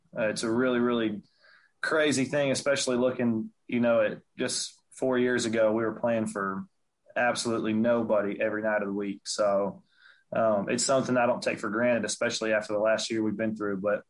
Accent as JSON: {"language": "English", "region": "Texas", "country": "United States", "tie": "born or raised there", "said": "And there's kind of growing up just north of Houston, there's like there's several different very strong influences"}